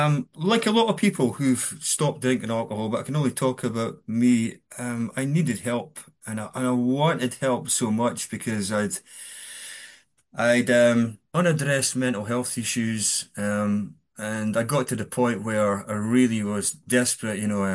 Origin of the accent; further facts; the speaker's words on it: Scotland, United Kingdom; I'm from Scotland. It's maybe quite obvious to anyone.